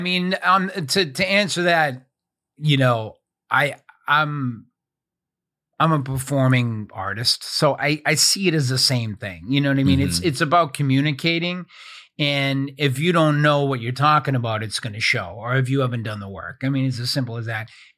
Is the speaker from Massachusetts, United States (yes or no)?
yes; Boston, Massachusetts, United States; I'm from Boston, the whole thing.